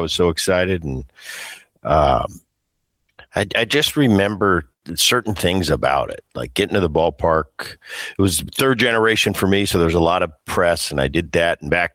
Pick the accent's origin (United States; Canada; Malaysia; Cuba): Canada; Calgary, Alberta; Because I'm coming from Calgary. You know, I got four roommates and guys are sleeping on couches.